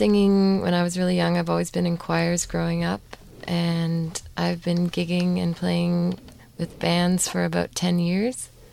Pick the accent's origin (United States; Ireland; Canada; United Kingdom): Canada; We are from Canada and we also met in Canada.